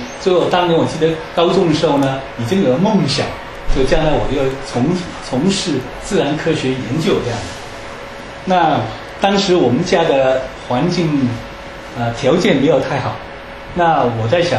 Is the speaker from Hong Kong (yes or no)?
yes; Hong Kong; also born or lived in China; 因为我在大陆出生，4岁到香港，在香港长大的